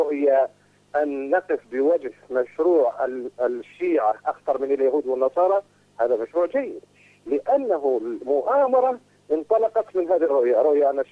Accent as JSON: {"language": "Arabic", "country": "Iraq", "said": "الديون الأمريكان عندنا في العراق"}